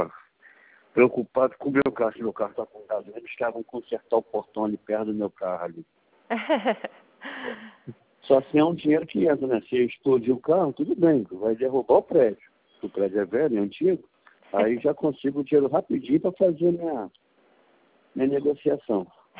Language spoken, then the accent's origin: Portuguese; Rio de Janeiro, Brazil; Cariocão é. Carioca da Gema, a gente conhece o sotaque de longe.